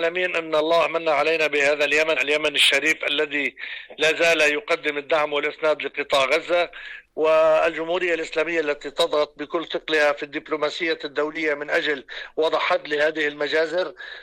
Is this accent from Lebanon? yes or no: yes; Lebanon; والخطر الجامح الذي يتشكل علينا كلبنانيين